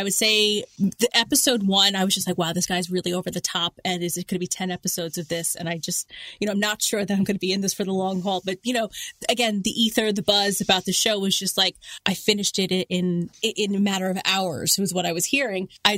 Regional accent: New York City, New York, United States; I'm from New York, where we are known for our cynicism, right?

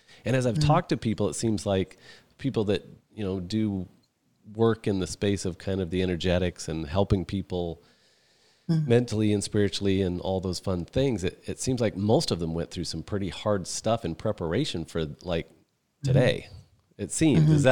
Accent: Midwest, United States; I've been to gong baths, and I'm from the Midwest.

